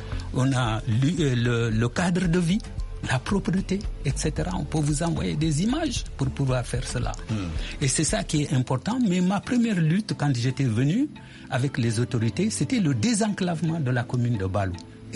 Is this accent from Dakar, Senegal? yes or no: no; Golmi, Tambacounda, Senegal; Aujourd'hui, j'ai quitté Golmi, qui est mon village natal, avec 47 degrés à l'ombre.